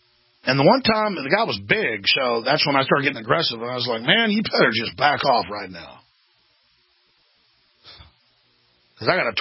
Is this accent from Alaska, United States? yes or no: no; Dallas, Texas, United States; You know, I grew up in Dallas, Texas, and I had the fun chance to be racially attacked.